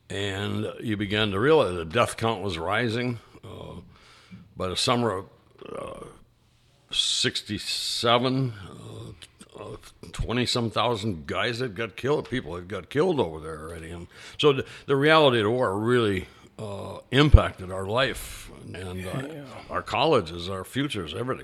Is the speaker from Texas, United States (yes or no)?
no; Wisconsin, United States; I grew up in Wisconsin, high school 60 to 64, and then college 64 to 68.